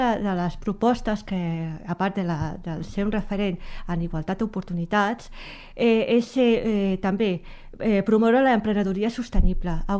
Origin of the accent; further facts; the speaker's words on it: Badalona, Catalonia, Spain; moved away as an adult; now in Alcover, Spain; jo sóc de Badalona. Jo fa 6 anys que vaig venir aquí a Alcover, i des d'un primer moment en la meva família i jo ens hem sentit molt acollits.